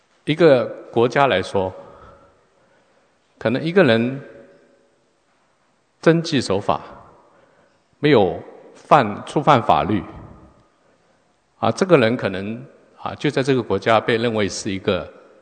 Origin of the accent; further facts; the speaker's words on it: China; 那如果在座的跟我一样差不多年龄在中国长大的话